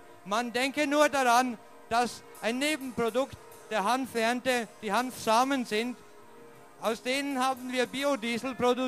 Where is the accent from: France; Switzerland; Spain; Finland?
Switzerland; Bei uns in der Schweiz ist nicht die Pflanze Hanf verboten